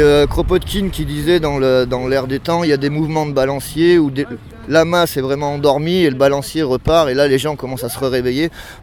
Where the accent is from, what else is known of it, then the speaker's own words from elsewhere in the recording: Tain-l'Hermitage, Auvergne-Rhône-Alpes, France; je suis de Tain-l'Hermitage, je suis chauffeur poids lourd.